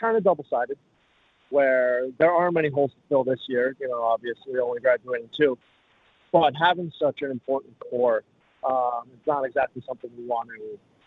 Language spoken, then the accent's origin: English; New York, United States; But like you mentioned before, I am from New York. I'll just be home for the summer and then figure out things from there.